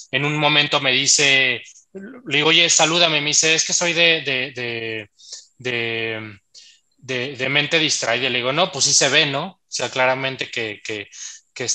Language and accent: Spanish; Guatemala; Entonces voy como guatemalteco a participar